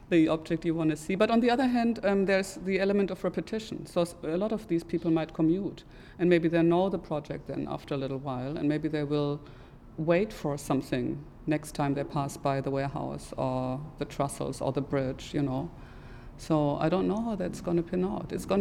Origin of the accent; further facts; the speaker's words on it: North Rhine-Westphalia, Germany; English is a second language; I'm coming from an industrial area myself. I was brought up in the Ruhr area in the middle of Germany